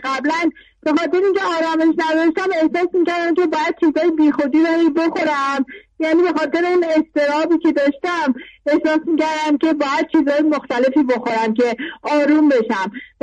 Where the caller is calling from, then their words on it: Tehran, Tehran Province, Iran; از تهران هستم.